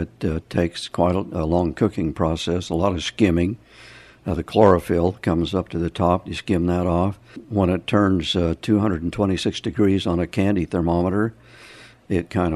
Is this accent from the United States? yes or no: yes; Leeds, Utah, United States; I grew up in Leeds. We went to school for 6 years in the old schoolhouse that's now the town office.